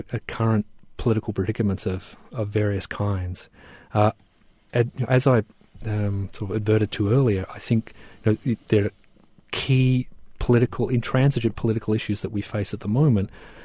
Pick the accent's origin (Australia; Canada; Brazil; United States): Australia; And it's something that one growing up in Australia, one is very aware of, made very aware of.